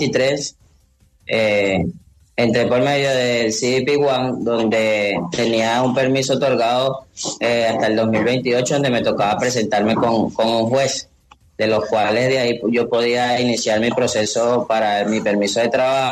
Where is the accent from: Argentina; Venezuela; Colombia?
Venezuela; ellos dicen que son una señalización que ellos están teniendo hacia nosotros como venezolanos